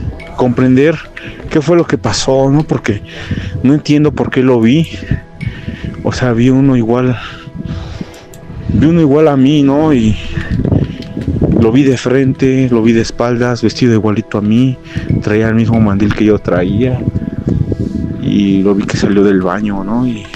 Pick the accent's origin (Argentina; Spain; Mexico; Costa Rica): Mexico; Tlalpan, Mexico City; Soy de aquí de Tlalpan, en la colonia Hidalgo.